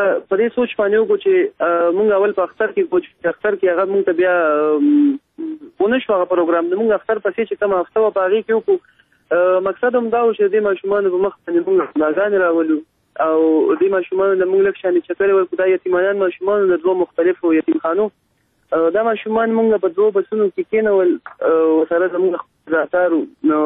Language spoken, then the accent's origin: Pashto; Mardan, Khyber Pakhtunkhwa, Pakistan; زه د مردان سیمه سره تعلق لرم او موږ پښتانه یو